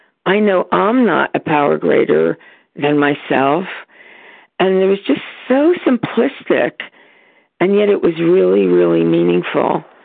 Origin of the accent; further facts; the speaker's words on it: California, United States; I'm from Northern California.